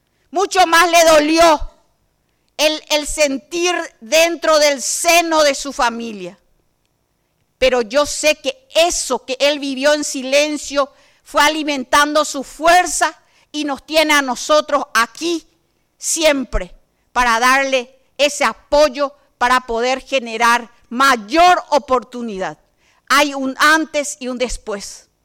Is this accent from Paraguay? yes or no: yes; Paraguay; Nos sentimos tan orgullosos como paraguayos y paraguayas